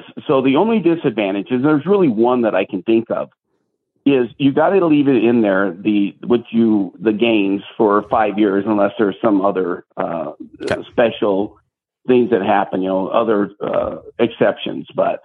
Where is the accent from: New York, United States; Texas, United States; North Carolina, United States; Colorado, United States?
Colorado, United States; Denver; Now, our family, because we grew up here in Denver, back in the day, they were all farmers.